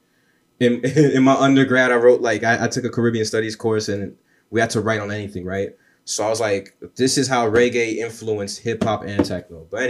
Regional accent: Hollywood, Florida, United States; because where I grew up in South Florida, I grew up in Hollywood, Florida, which 20, 30 minutes north of Miami.

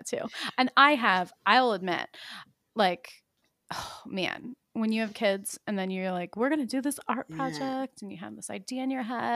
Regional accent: Pennsylvania, United States; So I grew up in Pennsylvania. And I grew up in the country, so there was like literally no other families around us.

